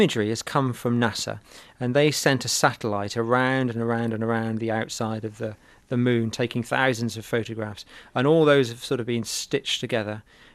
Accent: Bristol, South West England, United Kingdom; I'm from Bristol in England

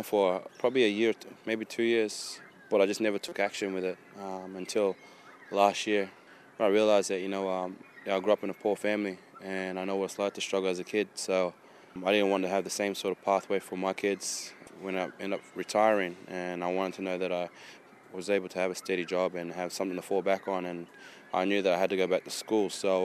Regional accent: Sydney, New South Wales, Australia; born there; My mother's Fijian and my dad's a little bit African-American. But I was born here in Camperdown Hospital in Sydney.

